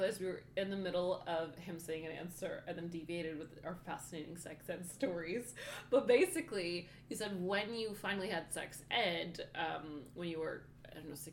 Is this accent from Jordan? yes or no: yes; Jordan; also born or lived in Middle East; So with my experience, growing up in the Middle East, you're not supposed to have sex ed. But I remember my biology teacher in Jordan closed the door